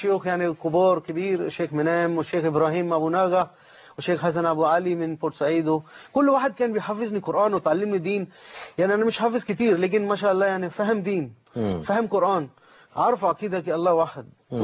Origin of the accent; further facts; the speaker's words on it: India; Arabic is a second language; now in Egypt; أنا من هند, لكن أنا لا بحب هند أكتر من مصر